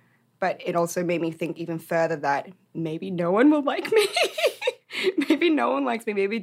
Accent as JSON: {"language": "English", "country": "Australia", "said": "I culturally identify as Australian, but if people want to ask what my ethnicity or my background is, I'll tell them that I'm Korean."}